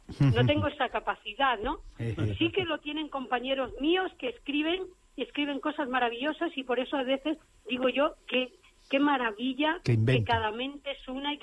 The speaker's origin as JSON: {"language": "Spanish", "region": "Extremadura", "country": "Spain", "tie": "born or raised there", "said": "Y yo nací en Extremadura, mi primera infancia fue allí"}